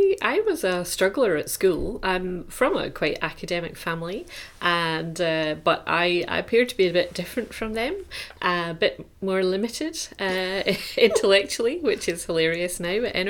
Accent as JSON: {"language": "English", "town": "Paisley", "region": "Scotland", "country": "United Kingdom", "tie": "born or raised there", "said": "I'm from Scotland. So I was born and brought up in a big town called Paisley, next to Glasgow, in Scotland."}